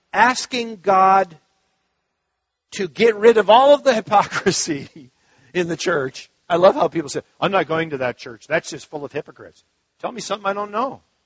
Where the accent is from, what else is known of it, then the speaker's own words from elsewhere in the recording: Minnesota, United States; Nyssa was a big city compared to where I grew up in Minnesota.